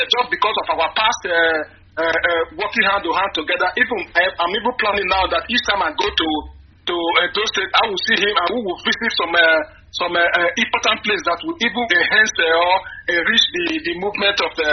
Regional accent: Benin City, Edo, Nigeria; now in Italy; Edo State, Igodomi, Igodomi.

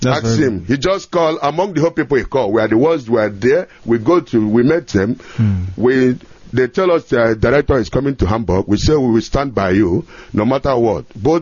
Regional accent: Nigeria; now in Germany; I never even tell him that I'm from Nigeria. I straight to him and said, I'm from Biafra.

